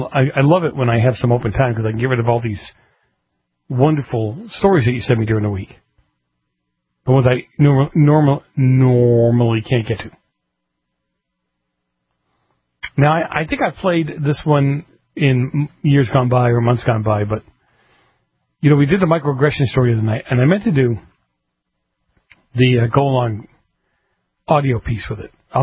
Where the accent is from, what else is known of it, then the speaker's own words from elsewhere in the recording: Boston, Massachusetts, United States; I might pigeonhole somebody into thinking if I respond, I'm from Boston, oh, he's one of those guys.